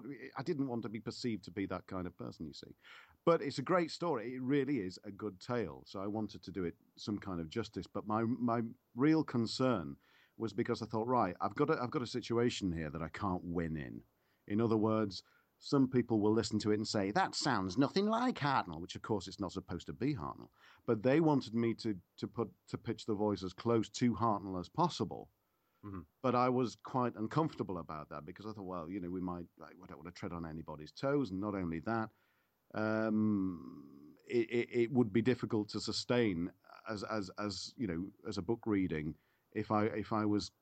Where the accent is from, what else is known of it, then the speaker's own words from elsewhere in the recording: Wakefield, Yorkshire and the Humber, United Kingdom; born there; Well, I was born in Wakefield, so not far away from there.